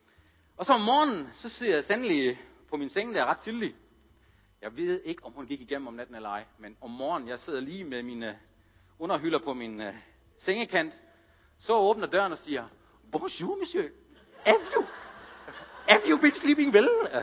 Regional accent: Germany; Danish is a second language; Og jeg er jo tysker stadigvæk, selvom jeg sagde, at vi er dansker, så indeni slår mit tyskerhjerte.

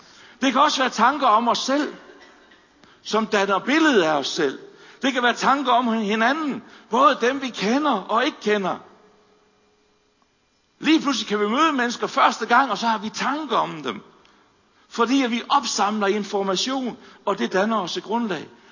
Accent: North Denmark Region, Denmark; nu er jeg opvokset i Nordland, nordjysk grønlangkål. Den er der bare.

